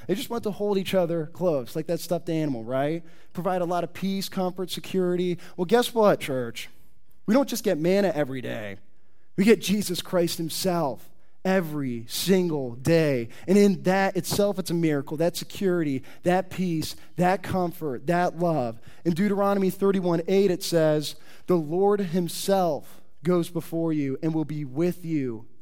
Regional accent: Indianapolis, Indiana, United States; So I'm a city kid. I grew up in Indianapolis, if you don't know.

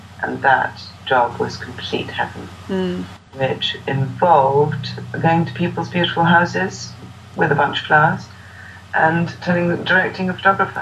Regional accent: London, United Kingdom; I was born in London and brought up in London, but have always yearned to live in the country ever since I can remember.

